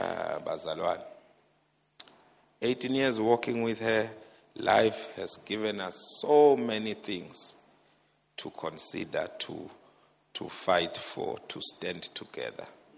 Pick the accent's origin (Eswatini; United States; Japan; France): Eswatini; I'm from Swaziland, Eswatini now. I'm a child of God above everything else.